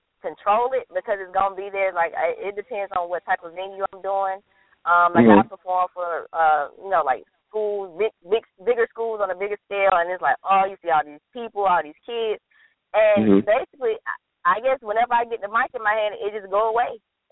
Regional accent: Atlanta, Georgia, United States; Let's start at home because I am from Atlanta.

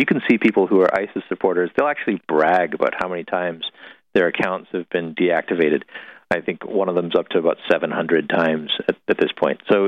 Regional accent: Dallas, Texas, United States; And since the correspondent there is from Dallas, Texas, my hometown

